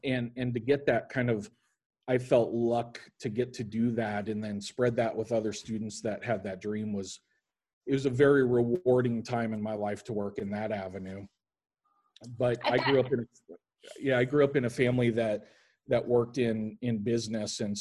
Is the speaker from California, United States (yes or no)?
no; Lincoln, Nebraska, United States; So when I left and I went to Kansas City, I grew up in Lincoln, Nebraska.